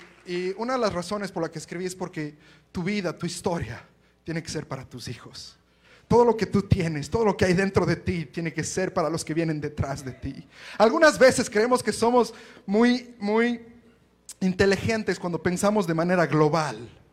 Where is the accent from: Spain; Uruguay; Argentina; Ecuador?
Ecuador; now in United States; tratando de descifrar de dónde soy. Porque es un acento que algunos dicen quizás argentino, mexicano, por ahí algo. Pero en verdad soy ecuatoriano. Vivo ya en Estados Unidos por 10 años